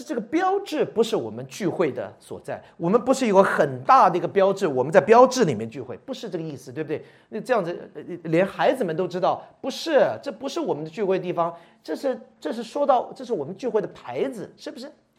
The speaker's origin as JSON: {"language": "Chinese", "country": "United States", "second_language": "Chinese", "said": "美国人是很土，所以我是老美"}